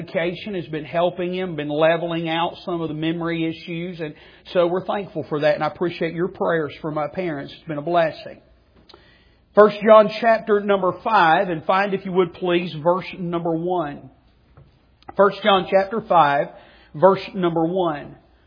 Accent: Lenore, United States; Had the opportunity last night to travel back up to my hometown of Lenore.

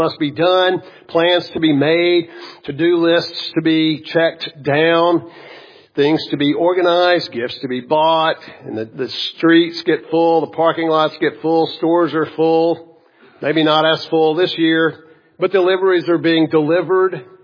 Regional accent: Mississippi, United States; In August of 2005, Hurricane Katrina hit the Gulf Coast of my home state, Mississippi.

